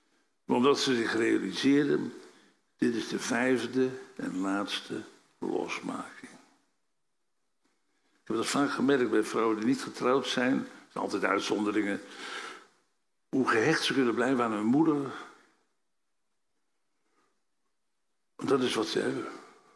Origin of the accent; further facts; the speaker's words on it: Apeldoorn, Gelderland, Netherlands; also born or lived in Utrecht; ik ben hier als kind opgevoed in Apeldoorn, het grootste dorp van Nederland. Voor degenen die denken dat het een stad is. Tussen mijn 8e en de dag van ons trouwen was Apeldoorn toch eigenlijk mijn dorp.